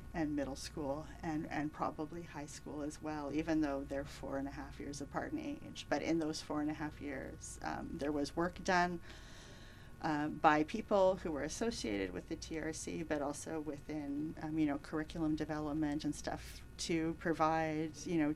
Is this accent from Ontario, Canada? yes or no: no; British Columbia, Canada; And I grew up in British Columbia in the 1970s and 80s, and I learned almost nothing about the place that I lived in.